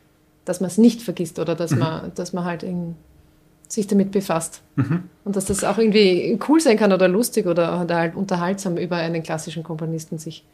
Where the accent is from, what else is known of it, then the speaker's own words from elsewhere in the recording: St. Florian, Upper Austria, Austria; weil ich bin aus St. Florian und jetzt bin ich nicht sehr objektiv